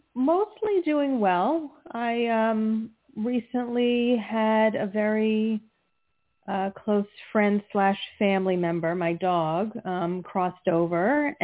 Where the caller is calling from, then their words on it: New Jersey, United States; New Jersey.